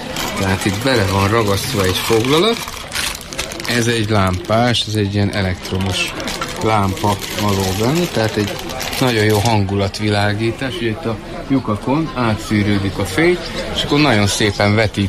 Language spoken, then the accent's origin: Hungarian; Mezőtúr, Jász-Nagykun-Szolnok, Hungary; Mezőtúról jöttünk.